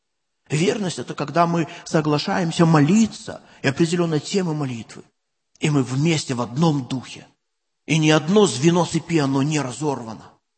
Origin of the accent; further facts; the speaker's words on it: Belarus; ну как мы, белорусы, по Меркону бывает, опаздывают.